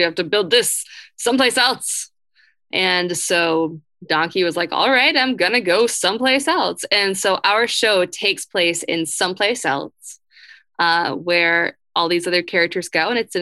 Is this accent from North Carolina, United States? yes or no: yes; Matthews, North Carolina, United States; I grew up in Matthews, North Carolina, and every year we would have this thing called Matthews Alive on Labor Day weekend